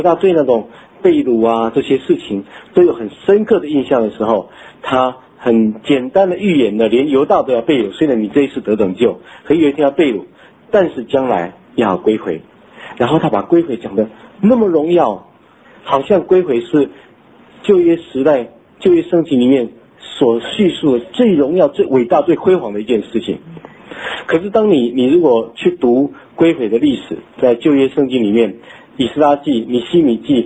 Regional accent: Taiwan; accent: Taiwanese; 我们台湾话是红心

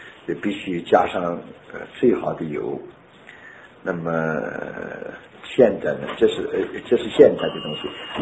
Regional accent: China; 圣经上的我们中国人是谁面向什么地方为大？

